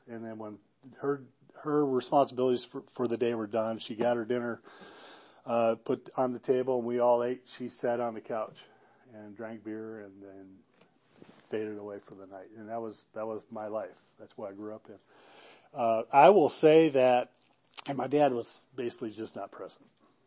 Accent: Midwest, United States; So what it was like for me. I grew up in the Midwest. My mother was definitely one of us.

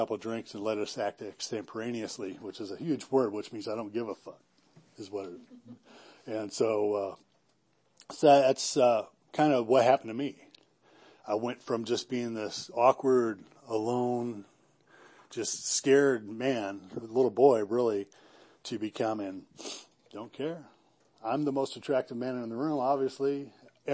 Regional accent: Midwest, United States; So what it was like for me. I grew up in the Midwest. My mother was definitely one of us.

